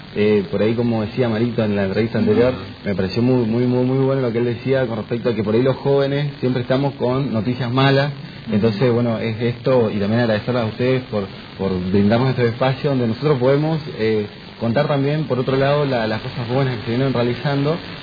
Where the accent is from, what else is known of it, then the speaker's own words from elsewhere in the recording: Garupá, Misiones, Argentina; Yo soy de Garupá.